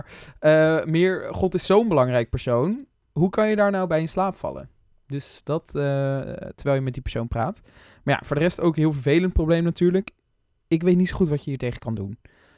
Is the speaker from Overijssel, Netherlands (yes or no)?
yes; Enschede, Overijssel, Netherlands; er is een jongen uit Enschede waar ik vandaan kom.